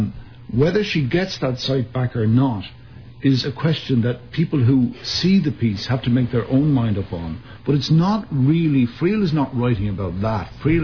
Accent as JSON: {"language": "English", "country": "Ireland", "said": "Those of us from Ireland, of course, don't agree with that."}